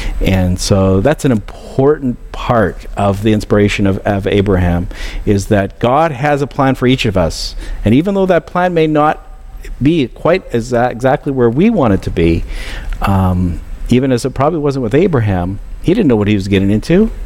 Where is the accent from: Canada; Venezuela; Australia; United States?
Canada; Kelowna, British Columbia; I was brought up in the California of Canada. And so when people would come and visit my hometown, you know, different church members, they'd meet up with me in Kelowna, BC, and they'd say, "You used to live here? Why did you ever leave?"